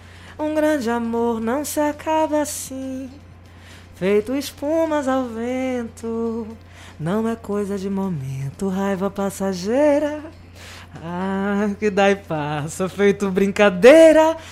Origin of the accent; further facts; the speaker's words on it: Itabuna, Bahia, Brazil; also born or lived in Ubatã; Eu nasci em Ubatã, mas me criei aqui, ó, Itabuna. Me criei pegando onda em Ilhéus, Itacaré e Olivença.